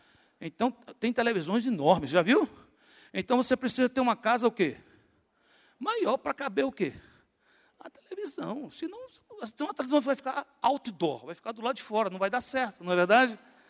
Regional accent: Natal, Rio Grande do Norte, Brazil; born there; Eu nasci em Natal, Rio Grande do Norte, morei em Natal por 30 e tantos anos, viajei em muitos lugares, mas eu continuo sendo o quê? Nordestino. Então, quando eu falo, eu carrego comigo um sotaque o quê? Nordestino.

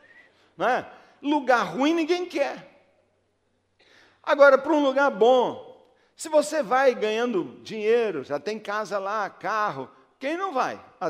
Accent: Brazil; Mas a gente não, rapaz, nós estamos aqui, nós somos brasileiros, nós é que levantamos nosso país, não é mesmo?

